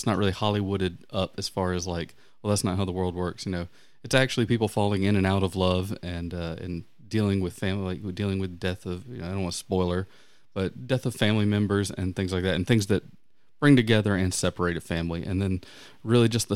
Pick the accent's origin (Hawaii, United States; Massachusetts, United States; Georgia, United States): Georgia, United States; so I grew up in the South, the American South, obviously, and Georgia particularly